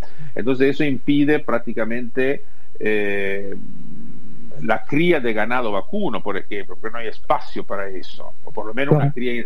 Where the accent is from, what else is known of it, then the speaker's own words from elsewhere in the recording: Italy; Spanish is a second language; moved away as an adult; tenía la primera parte de mi vida hecha, digamos, en Italia. Yo nací en Italia, crecí en Italia, trabajé en Italia, tenía mis amigos en Italia.